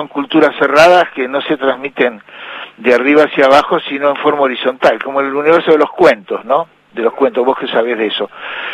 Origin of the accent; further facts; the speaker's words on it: González Chávez, Buenos Aires Province, Argentina; also born or lived in Mar del Plata; En Chávez, en González Chávez, acá en el sur de la provincia de Buenos Aires.